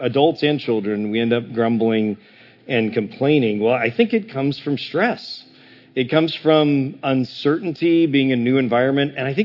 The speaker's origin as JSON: {"language": "English", "region": "Illinois", "country": "United States", "said": "No shame on Iowa. I'm from Illinois. It's not much different."}